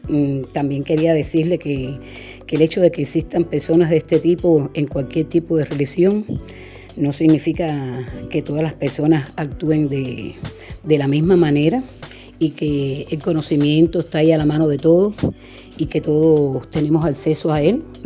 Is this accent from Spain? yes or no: no; Havana, Cuba; tengo 61 años de edad, soy natural de Ciudad de La Habana, Cuba, actualmente vivo en el municipio de Guanabacoa y quería contar que estoy iniciada hace muchos años en la regla de Ocha, lo que es la religión yoruba.